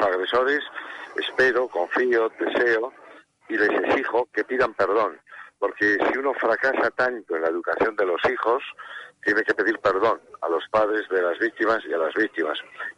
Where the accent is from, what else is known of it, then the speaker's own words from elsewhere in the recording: Pamplona, Navarre, Spain; Desde que en mi tierra, en Pamplona, vimos aquel agresión terrible